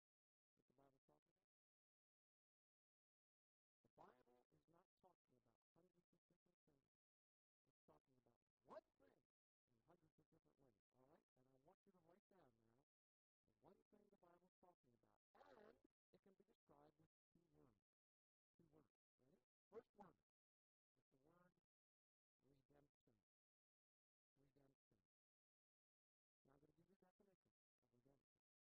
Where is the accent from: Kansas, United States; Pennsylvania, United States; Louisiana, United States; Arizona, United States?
Pennsylvania, United States; Philadelphia; I grew up in Philadelphia. We were the only Gentile family on my block, and we still are.